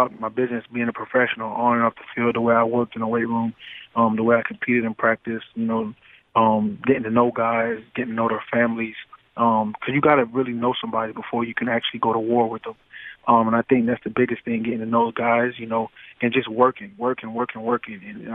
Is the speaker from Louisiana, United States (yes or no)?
no; Florida, United States; You know, growing up in Florida, that's the culture.